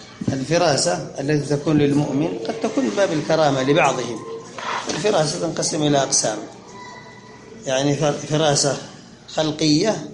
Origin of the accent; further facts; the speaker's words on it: Yemen; وأخبرنا شائب في جهة المشرق عندنا في اليمن